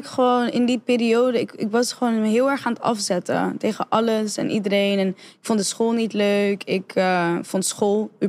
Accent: Zandvoort, North Holland, Netherlands; also born or lived in Dordrecht; Maar ik ben uiteindelijk opgegroeid in Zandvoort.

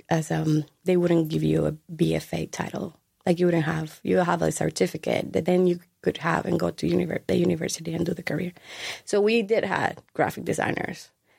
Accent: Santo Domingo, Distrito Nacional, Dominican Republic; Santo Domingo, which is the capital.

